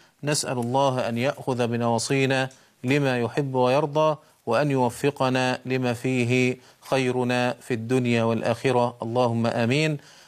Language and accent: Arabic; Egypt; عندنا في مصر